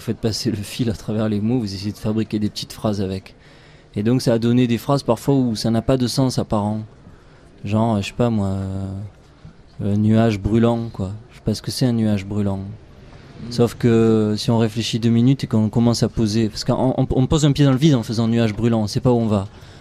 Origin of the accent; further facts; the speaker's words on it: Marseille, Provence-Alpes-Côte d'Azur, France; De Marseille.